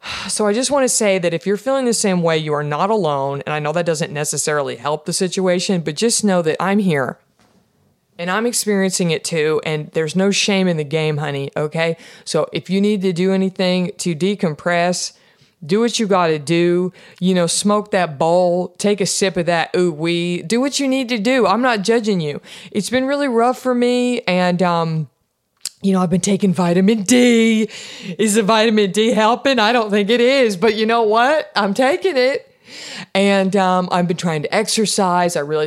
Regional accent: Texas, United States; One of those is my home state of Texas.

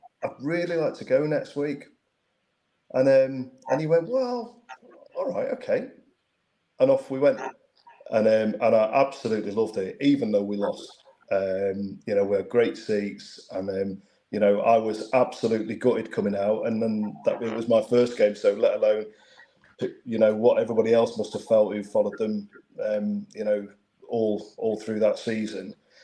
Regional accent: Hazel Grove, North West England, United Kingdom; I grew up in Hazel Grove, so I was Stockport all the way through.

